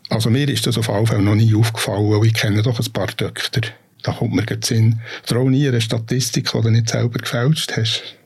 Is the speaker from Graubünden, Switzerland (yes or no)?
no; Bern, Switzerland; accent: Bernese German; Als Berner Giel ist für mich Berndeutsch ein Stück Heimat. Ich identifiziere mich mit Bern und mit Berndeutsch.